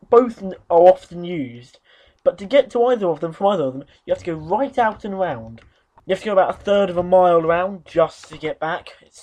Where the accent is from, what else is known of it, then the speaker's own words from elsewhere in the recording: Nottingham, East Midlands, United Kingdom; especially in Brighton, as I'm from Nottingham.